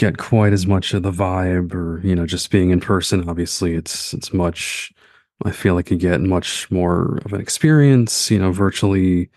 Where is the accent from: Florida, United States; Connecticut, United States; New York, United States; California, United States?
Florida, United States; Maitland; I'm from Maitland, Florida in the Orlando area.